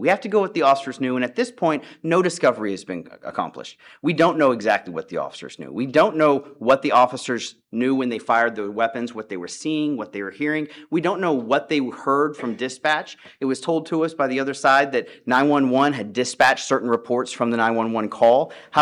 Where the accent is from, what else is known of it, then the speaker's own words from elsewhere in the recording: Texas, United States; I'm actually from Texas.